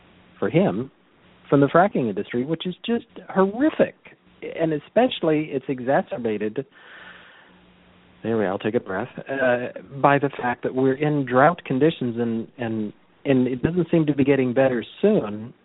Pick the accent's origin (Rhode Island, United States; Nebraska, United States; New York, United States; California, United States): California, United States; Carmel; I grew up in Carmel. And everybody thinks, oh, Carmel, bucolic, blah, blah, blah. Well, when I was a kid in Carmel, there were people growing artichokes in my front yard